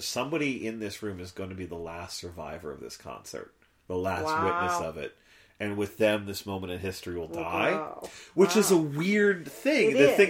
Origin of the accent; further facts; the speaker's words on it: New Jersey, United States; I was in the New York City media market growing up in New Jersey.